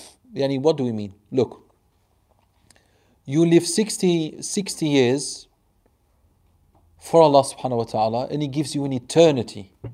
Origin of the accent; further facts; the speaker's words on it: Belgium; But I'm not. I'm from Belgium.